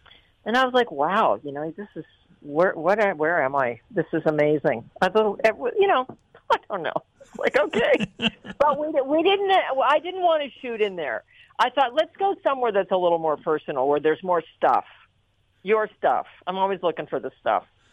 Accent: Winnipeg, Manitoba, Canada; a friend that lives in Winnipeg, which is my hometown.

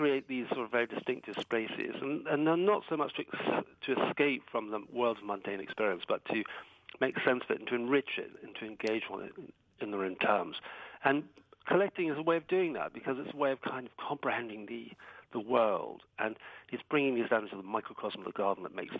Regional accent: England, United Kingdom; although I'm saying it has nothing to do with just being English, it's a peculiar characteristic of people of this little island that we are pretty obsessed with our gardens.

